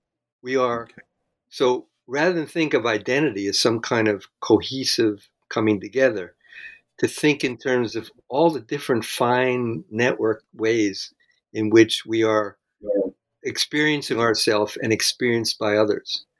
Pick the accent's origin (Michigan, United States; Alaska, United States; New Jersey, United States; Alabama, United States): New Jersey, United States; Jersey City; I came from Jersey City.